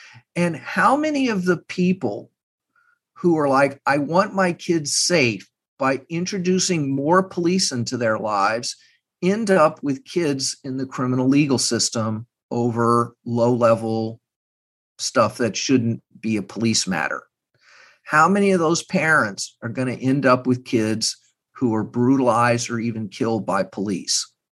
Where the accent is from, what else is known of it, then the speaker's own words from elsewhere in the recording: Texas, United States; I'm from Texas. I have family not far from Uvalde.